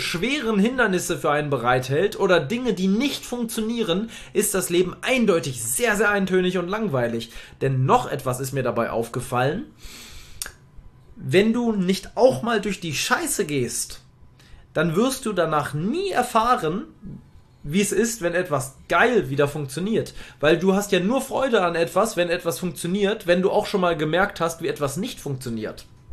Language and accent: German; Hamburg, Germany; der wohnt dann in Hamburg, in meiner Heimat